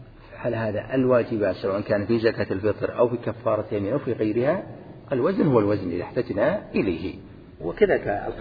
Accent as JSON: {"language": "Arabic", "region": "Al-Qassim", "country": "Saudi Arabia", "said": "على اختلاف أنواع التمر المشهور عندنا في القصيم"}